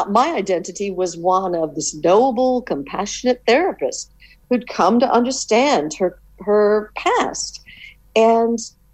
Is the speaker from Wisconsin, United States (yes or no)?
no; New York, United States; Now I'm a New Yorker, and I ended up flying to New York as soon as they would let us fly in.